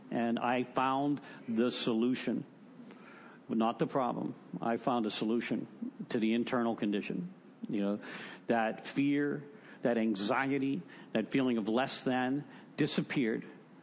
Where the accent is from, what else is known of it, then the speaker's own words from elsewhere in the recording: Pittsburgh, Pennsylvania, United States; I'm from Pittsburgh originally. Go Steelers.